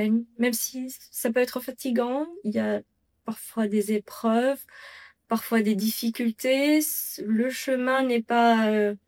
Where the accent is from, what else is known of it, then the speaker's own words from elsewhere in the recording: Tunisia; moved away; ça fait quand même 15 ans depuis que j'ai quitté la Tunisie.